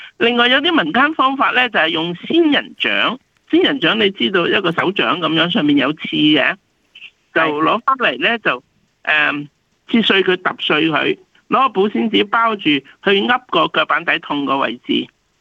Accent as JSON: {"language": "Cantonese", "country": "China"}